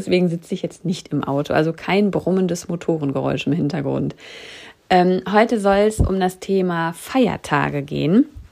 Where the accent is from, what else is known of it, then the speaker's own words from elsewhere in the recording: Bochum, North Rhine-Westphalia, Germany; Da bin ich in meiner Heimat unterwegs gewesen, in Bochum